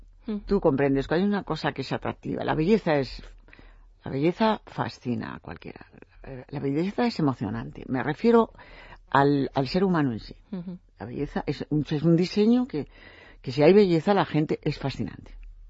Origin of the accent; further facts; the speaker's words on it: Madrid, Community of Madrid, Spain; creo que siendo nacida en Madrid, nacional total, y que no es triunfar en el extranjero, de pronto en mi tierra, con mi lengua, con mi gente, con mis vecinos